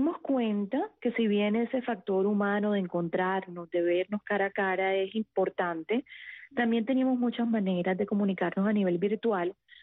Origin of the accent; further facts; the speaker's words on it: Cartagena, Bolívar, Colombia; Yo soy costeña, yo soy de Cartagena, Colombia.